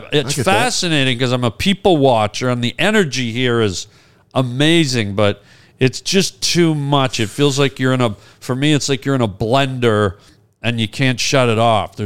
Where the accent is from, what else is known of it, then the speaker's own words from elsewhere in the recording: Canada; I'm very patriotic as a Canadian